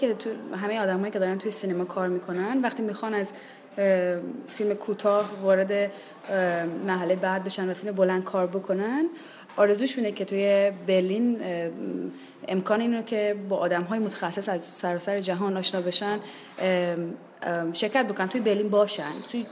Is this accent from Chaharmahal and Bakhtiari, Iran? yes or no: no; Shiraz, Fars, Iran; moved away as an adult; من شیرازی هستم